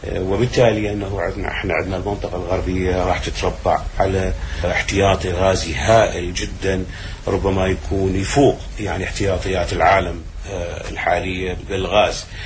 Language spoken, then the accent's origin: Arabic; Iraq; احنا عندنا بالعراق نسبة النجاح بالحصول على نفط وغاز